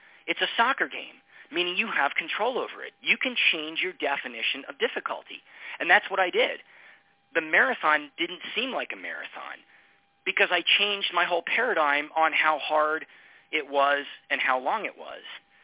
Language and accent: English; Allentown, Pennsylvania, United States; I grew up in Allentown, Pennsylvania, playing ice hockey as a kid.